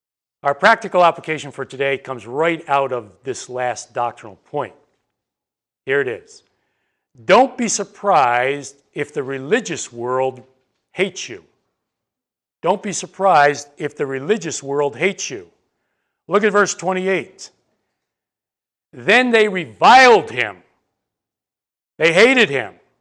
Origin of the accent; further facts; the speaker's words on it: Chicago, Illinois, United States; You know, most of you know I come from the Chicago area.